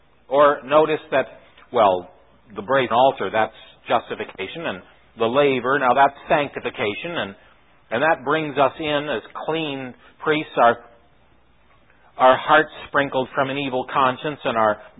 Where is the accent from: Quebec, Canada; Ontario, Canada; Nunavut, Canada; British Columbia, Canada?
Ontario, Canada; St. Catharines; I'm just from a little town across the lake, St. Catharines.